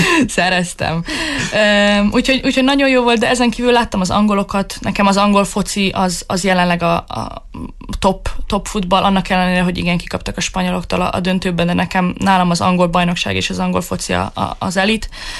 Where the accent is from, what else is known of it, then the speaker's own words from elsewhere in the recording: Hungary; Magyarország a szívügyem, ott nőttem fel, magyar vagyok.